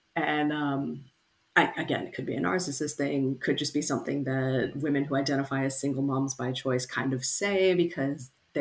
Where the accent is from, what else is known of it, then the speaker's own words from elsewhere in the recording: Cincinnati, Ohio, United States; moved away as an adult; now in Australia; I am born and raised in Cincinnati, Ohio.